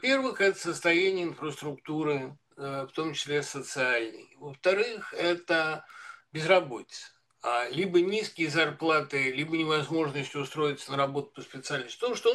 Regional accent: Moscow, Russia; Москва мой родной город.

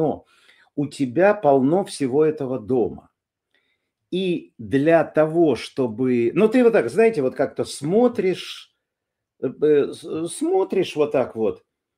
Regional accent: Ukraine; я как человек из Украины, в первую очередь я вам рассказываю, чем живет Украина

